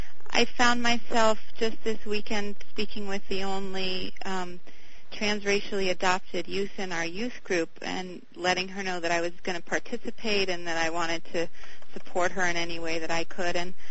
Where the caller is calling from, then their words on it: Northampton, Massachusetts, United States; I'm calling from Northampton, Massachusetts.